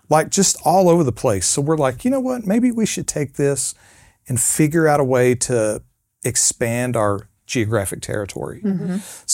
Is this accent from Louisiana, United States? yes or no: no; Texas, United States; now in Nashville, United States; I'm originally from Texas.